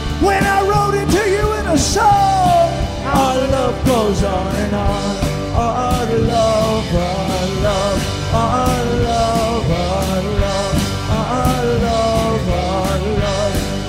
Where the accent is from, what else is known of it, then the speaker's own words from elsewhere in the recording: Texas, United States; now in Hudson Valley, United States; My wife and I moved here 22 years ago. We had no idea. I was from Texas.